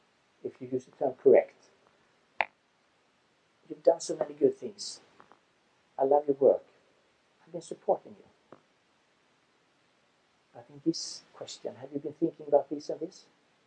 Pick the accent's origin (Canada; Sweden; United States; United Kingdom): Sweden; is a member and an engaged member in the Christian Democratic Party in my home country of Sweden